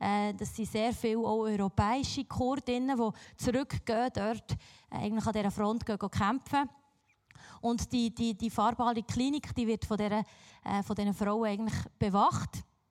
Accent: Biel, Bern, Switzerland; Ich bin aus Biel. Ich weiss nicht, ob ihr Biel schon mal gehört, ist nicht eine bedeutende Stadt.

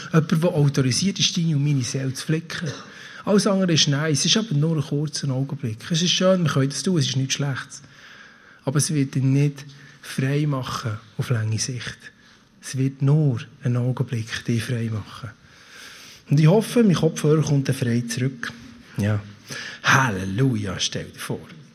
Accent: Switzerland; Wir sind Schweizer, weil wir einfach können und weil wir den Stutz haben und Zeit haben.

